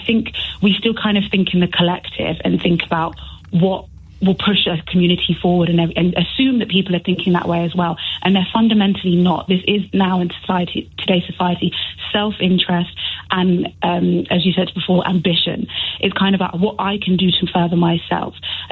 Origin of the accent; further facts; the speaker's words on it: United Kingdom; I mean, I'm British Caribbean third gen, and when people came over, it was kind of about how quickly you could shed your origin identity.